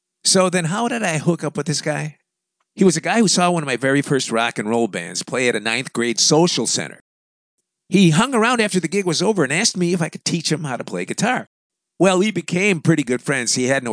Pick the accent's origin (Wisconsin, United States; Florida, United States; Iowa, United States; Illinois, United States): Illinois, United States; Chicago; Anyway, as for me, born and bred in Chicago, lived there for many years.